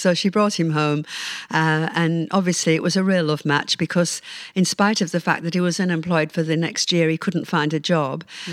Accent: York, Yorkshire and the Humber, United Kingdom; also born or lived in London; when I was born, I was born in London because my father was in the army. But at the age of two, we moved back to York because he was a York man.

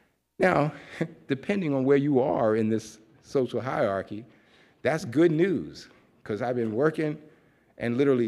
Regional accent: New York City, New York, United States; I was bused to a white neighborhood in Queens, New York. I'm from New York. And every New Yorker is going to tell you at some point that they're from New York.

